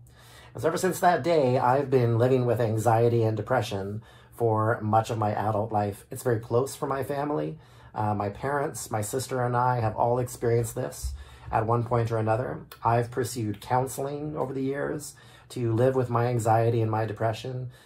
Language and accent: English; Sarnia, Ontario, Canada; I was driving to Waterloo one day from my hometown of Sarnia in an effort to shop for apartments to live